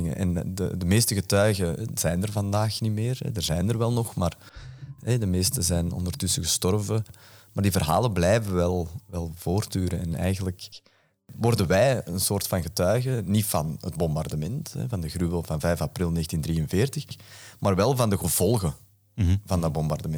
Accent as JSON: {"language": "Dutch", "town": "Kontich", "region": "Flanders", "country": "Belgium", "tie": "born or raised there", "said": "Ik ben zelf opgegroeid in Kontich."}